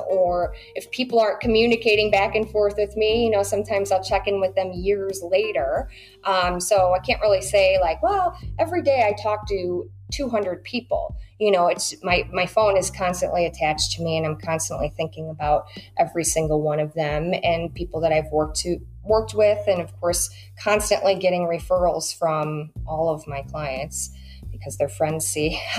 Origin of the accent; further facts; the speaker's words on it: Chicago, Illinois, United States; I'm from Chicago. I'm a pizza girl too.